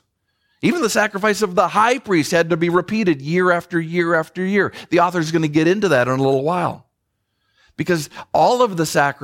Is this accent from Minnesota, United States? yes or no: yes; Minnesota, United States; Growing up, one of my heroes was Hubert Humphrey, former senator, former vice president for my home state of Minnesota.